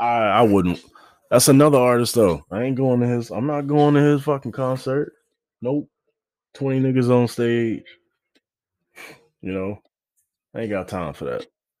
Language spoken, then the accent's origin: English; Houston, Texas, United States; also because, like, he's from my hometown. I'm from Houston